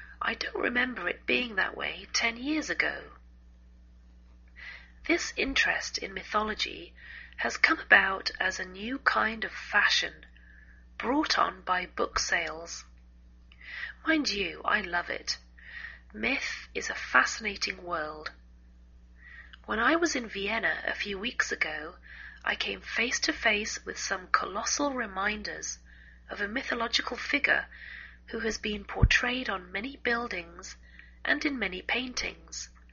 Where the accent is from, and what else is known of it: England, United Kingdom; now in United States